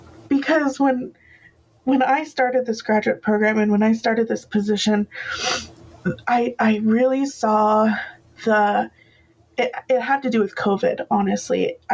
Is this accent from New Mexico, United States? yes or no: no; Washington, United States; but I was born and raised in the Colville Confederated Tribes Reservation in the Sampoil Valley.